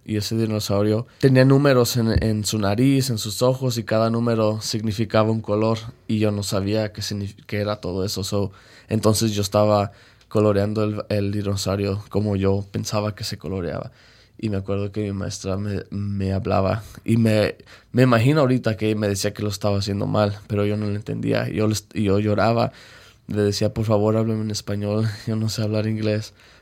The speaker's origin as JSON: {"language": "Spanish", "country": "Mexico", "tie": "born there", "said": "yo no podía ir porque yo nací en México y que los inmigrantes no van a la universidad"}